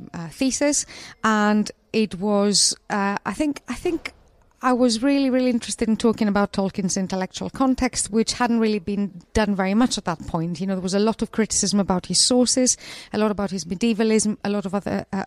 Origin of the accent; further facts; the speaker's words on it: Greece; moved away as an adult; now in United Kingdom; I'm from Greece originally. I've lived in the UK for 18 years now, but I grew up and did my first degree in Greece.